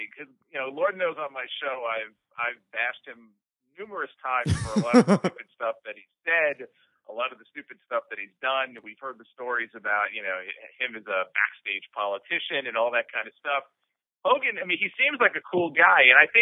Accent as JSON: {"language": "English", "region": "New York", "country": "United States", "tie": "born or raised there", "said": "growing up in New York, I've been in New York my whole life, in that Northeast area, it was always, you know, WWF. It wasn't really NWA country."}